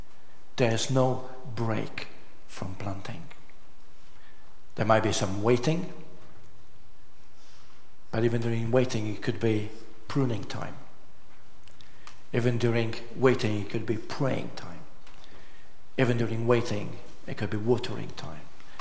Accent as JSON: {"language": "English", "country": "United Kingdom", "said": "I can call myself as a Brit."}